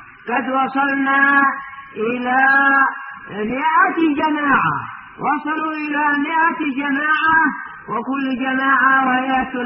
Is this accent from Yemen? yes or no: yes; Yemen; خصوصا عندنا في اليمن